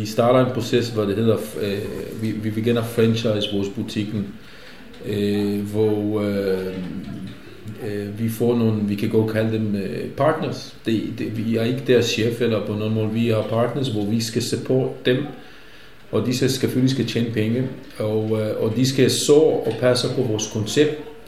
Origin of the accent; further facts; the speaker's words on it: Israel; Danish is a second language; jeg kommer fra Israel